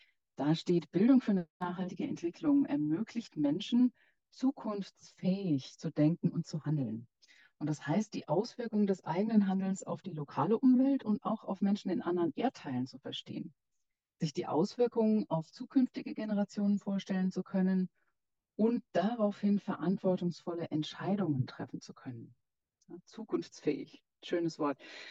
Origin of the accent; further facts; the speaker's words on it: Hesse, Germany; ich komme ja nicht nur aus der BNE, sondern auch aus dem schönen Odenwald in Hessen ursprünglich.